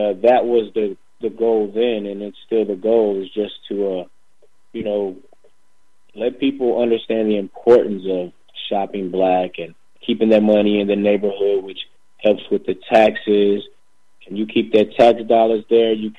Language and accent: English; Walnut Park, Missouri, United States; But prior to that, I'm actually from, I grew up in Walnut Park and in Country Club Hills. So between those two areas.